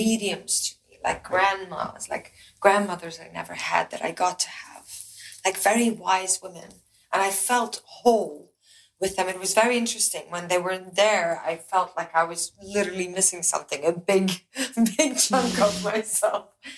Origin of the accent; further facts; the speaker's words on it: Belgium; English is a second language; I'm from Belgium.